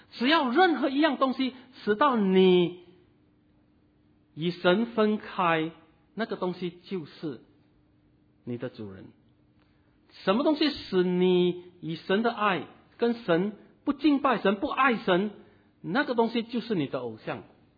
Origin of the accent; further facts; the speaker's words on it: Singapore; 今天我们新加坡人孩子还没有上课，我们已经做义工了